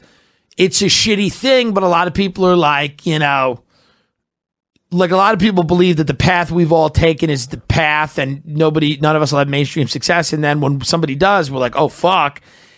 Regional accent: Long Island, New York, United States; Because I'm from Long Island.

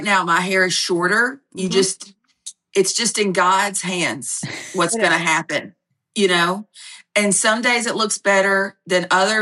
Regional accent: Ripley, Mississippi, United States; Ripley, Mississippi.

